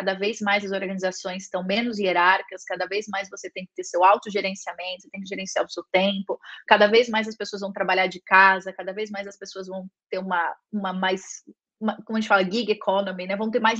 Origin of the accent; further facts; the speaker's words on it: São Paulo, Brazil; Como eu estudei numa escola privada em São Paulo, e eu sou da Zona Leste